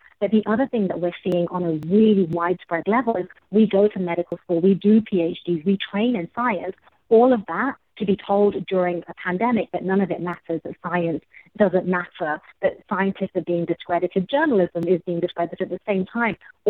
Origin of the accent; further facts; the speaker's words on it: England, United Kingdom; now in United States; I live in America, and I choose to live here because I love it. And I say this as a Brit who left England very specifically to train in public health at the CDC